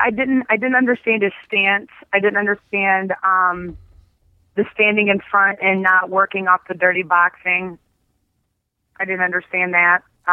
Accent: Cleveland, Ohio, United States; he knows I'm from Cleveland

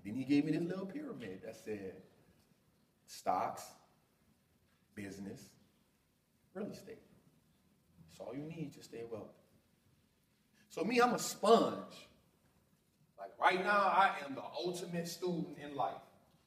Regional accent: New Orleans, Louisiana, United States; So for me, I come from a place, born and raised in New Orleans.

